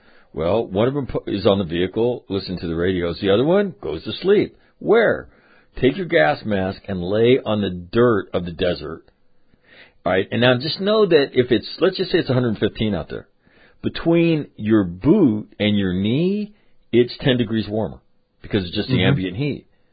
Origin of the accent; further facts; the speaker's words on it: California, United States; I hate humidity. I've always hated it. I grew up in California.